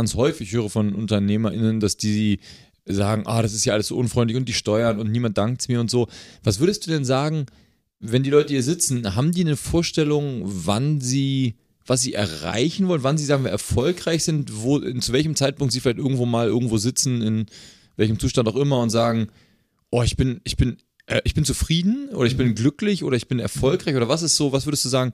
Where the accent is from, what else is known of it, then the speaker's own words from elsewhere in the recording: Hamburg, Germany; ich bin in Hamburg aufgewachsen